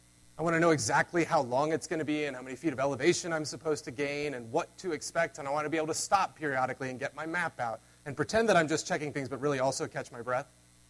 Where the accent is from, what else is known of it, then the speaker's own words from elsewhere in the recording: North Carolina, United States; I'm from North Carolina. We have things we call mountains back in North Carolina.